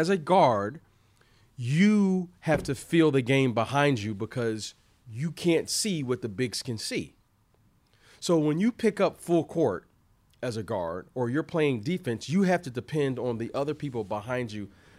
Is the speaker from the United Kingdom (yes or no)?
no; Michigan, United States; because I grew up in Michigan, I'm well aware of how cold it is